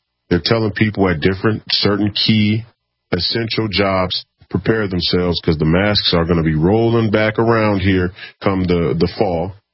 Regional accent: Minnesota, United States; You know, I'm from here. I'm from Minnesota.

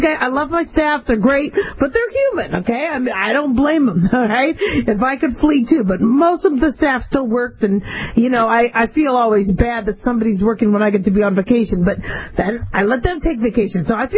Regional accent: Las Vegas, Nevada, United States; I'm from Vegas. We are the … impersonator capital of the world.

